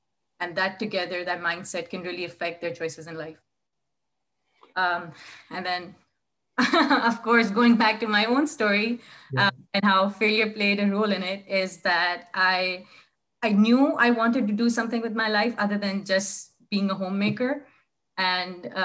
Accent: Pakistan; English is a second language; I'm originally from Pakistan

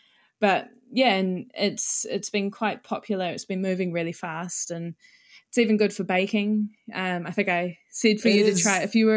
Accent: New Zealand; accent: Kiwi; And I'm Kiwi sounding, and it's a bit.

